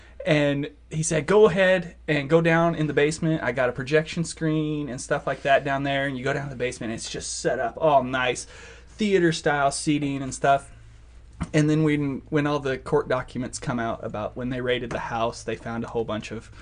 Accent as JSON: {"language": "English", "town": "Belgrade", "region": "Nebraska", "country": "United States", "said": "Cedar Rapids, Nebraska is where I'm actually from Belgrade, Nebraska. I want to throw the props out to the people in Belgrade, Nebraska."}